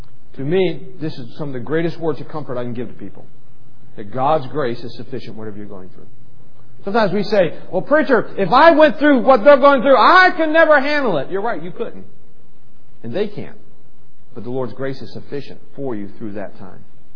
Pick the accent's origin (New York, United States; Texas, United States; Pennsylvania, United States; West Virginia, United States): West Virginia, United States; Of course, I grew up in West Virginia. Wandering the woods.